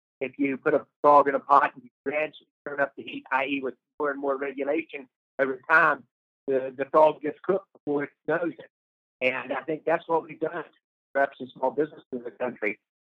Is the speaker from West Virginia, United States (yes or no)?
yes; West Virginia, United States; also born or lived in Atlanta, United States / Ohio, United States / Indiana, United States / Illinois, United States; my home state of West Virginia. I lived in Atlanta where you are, but I also lived in Ohio and Indiana and Illinois and North Carolina.